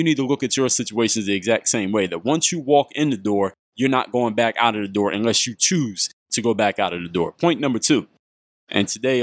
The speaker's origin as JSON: {"language": "English", "town": "Philadelphia", "region": "Pennsylvania", "country": "United States", "tie": "born or raised there", "said": "Finley Playground in Mount Airy, where I grew up in Northwest Philadelphia."}